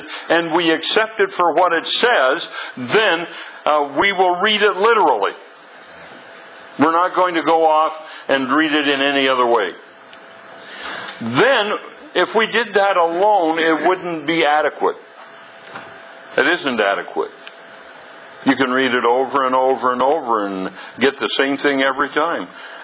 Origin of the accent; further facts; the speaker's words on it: California, United States; I came up here from California